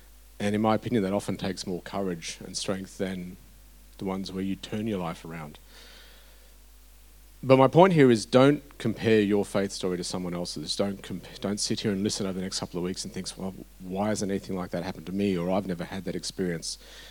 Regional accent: Brisbane, Queensland, Australia; I was born in Brisbane back in the early 70s.

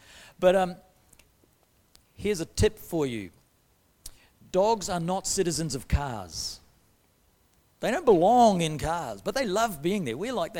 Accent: New Zealand; now in Australia; I got my citizenship along with Lil and our family as we came from New Zealand to Australia about 18 years ago. We became citizens down in a ceremony in Perth. We're now citizens of Australia.

